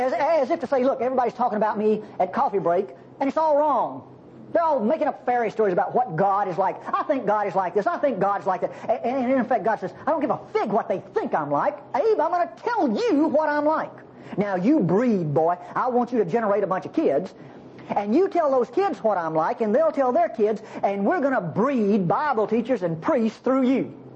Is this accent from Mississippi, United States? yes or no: yes; Eupora, Mississippi, United States; born there; I was born in Eupora, Mississippi.